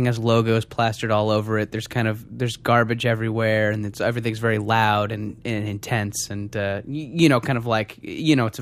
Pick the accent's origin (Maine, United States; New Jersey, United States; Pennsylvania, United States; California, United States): California, United States; I grew up in Orange County, lived there pretty much all my life, and then I went to school in Santa Cruz with Jesse, and then I moved to L.A. after the graduation.